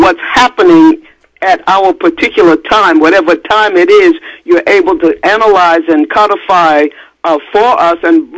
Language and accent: English; New York City, New York, United States; I was born in Harlem Hospital and raised in Harlem on 115th Street between Lenox and Fifth Avenue